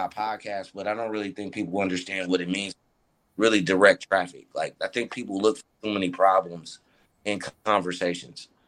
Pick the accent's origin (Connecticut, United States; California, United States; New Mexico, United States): California, United States; Oakland; Who is that? Where are you from? Oh, you from Oakland. What? All eyes light up. You what? You really from Oakland?